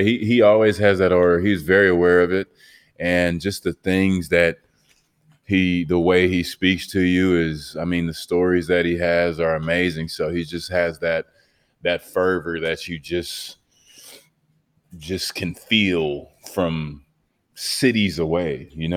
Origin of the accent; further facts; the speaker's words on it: Texas, United States; now in Miami, United States; And I mean, people think I'm from Miami, you know, it's like, I have to remember now I'm from Texas, bro.